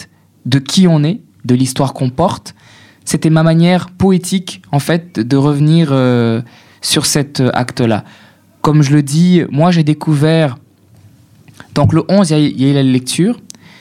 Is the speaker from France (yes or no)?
no; Comoros; En tant que Comorien, il fallait que j'ouvre ma bouche.